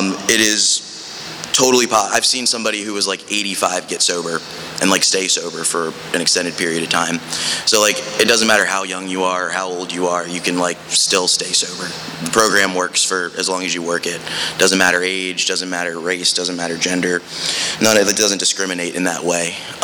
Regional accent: New Jersey, United States; born there; But yeah, so the beginning of it, I was born in New Jersey.

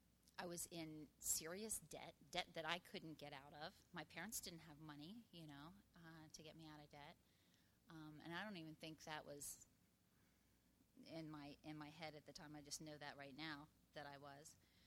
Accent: Maryland, United States; I grew up in Maryland. Crabs and beer.

